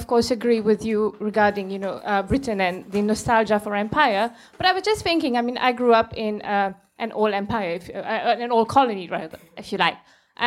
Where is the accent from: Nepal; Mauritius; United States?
Mauritius; I grew up in Mauritius, so...